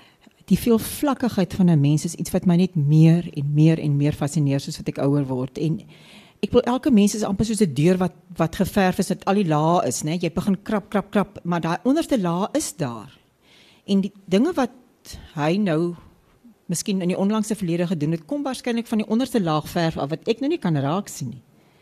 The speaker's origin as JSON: {"language": "Afrikaans", "region": "Western Cape", "country": "South Africa", "said": "Ag ja, en ek kom ons van die Weskus af"}